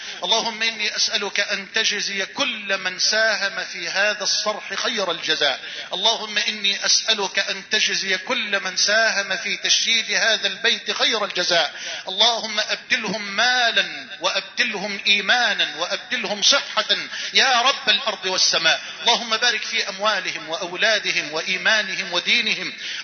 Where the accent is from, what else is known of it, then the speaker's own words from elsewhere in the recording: Egypt; أن تجعل بلدنا مصر واحة للأمن والأمان